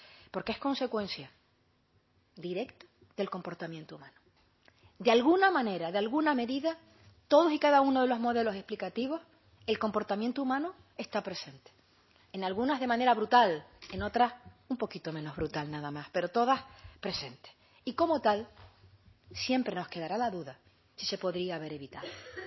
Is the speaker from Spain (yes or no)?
yes; Canary Islands, Spain; mi comunidad autónoma, mi tierra, Canaria